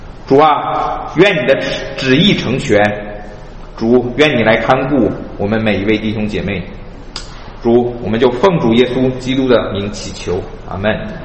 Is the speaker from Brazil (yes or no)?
no; China; 包括我们原来所来自的中国那各样的无论是疫情还是各样的不公不义的事情